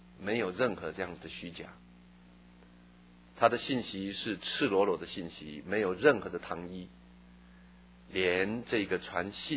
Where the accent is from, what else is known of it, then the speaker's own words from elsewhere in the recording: Taiwan; now in United States; 24年前来美国，一个标准的无神论者，虽然我在台湾长大